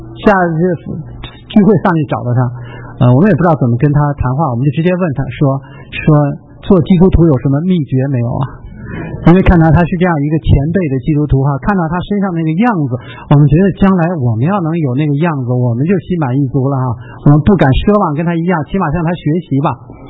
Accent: Beijing, China; 我们北京人管那叫老头鞋

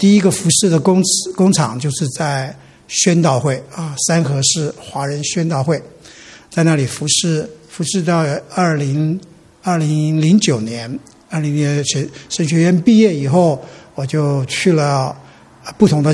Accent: Taiwan; moved away as an adult; now in United States; 我是从台湾来的，我在1980几年来美国，在这边 USC 啊，就是南加大这边念书。

